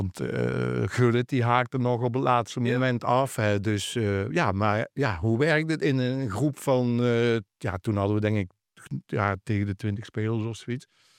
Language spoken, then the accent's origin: Dutch; Arcen, Limburg, Netherlands; En toen ging vrijdagavond bij ons thuis in Arsen ging de telefoon. En mijn moeder nam op